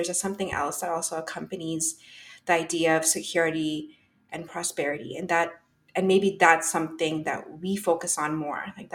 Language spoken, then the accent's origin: English; Ottawa, Ontario, Canada; growing up in Bayshore and in a very immigrant neighborhood in Ottawa